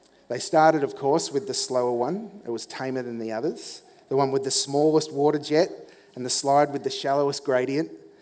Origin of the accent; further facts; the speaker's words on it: Sydney, New South Wales, Australia; And when I was a kid growing up in Sydney, one of my favourite birthday party or youth group outing fun parks